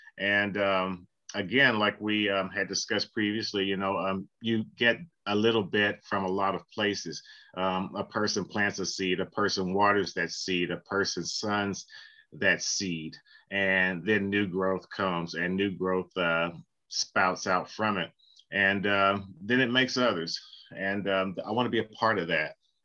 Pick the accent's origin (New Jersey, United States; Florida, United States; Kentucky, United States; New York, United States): Kentucky, United States; Bowling Green; now in Elizabethtown, United States; I live in Elizabethtown, Kentucky. I'm from Bowling Green, Kentucky.